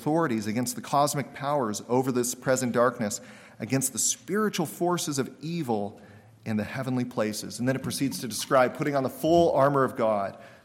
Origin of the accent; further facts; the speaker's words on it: San Diego, California, United States; I was raised in San Diego. I can tell you with total authority as a many-year San Diegan